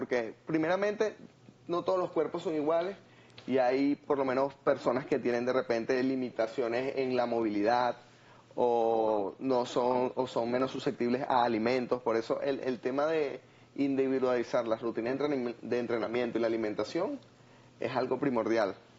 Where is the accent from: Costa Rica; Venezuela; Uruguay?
Venezuela; Valencia, Carabobo; yo soy venezolano, de Valencia